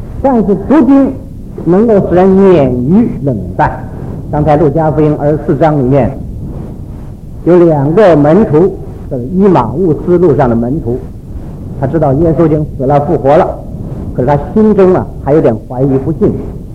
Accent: China; 我一再强调，我们中国人得天独厚，我们有很好的一个道统，但是不会运用。

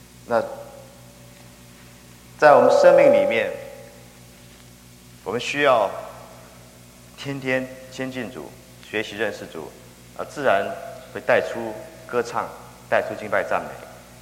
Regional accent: China; 对于我们中国人来说，这个名称是很好的名称。

